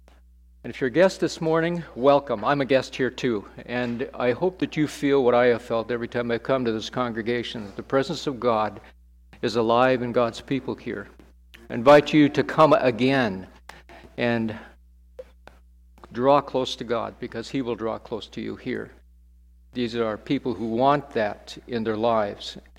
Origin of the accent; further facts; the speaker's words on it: Canada; now in United States; I'm a Canadian, and I married an American, and I'm an expat. I came down here to live forever until Jesus calls me.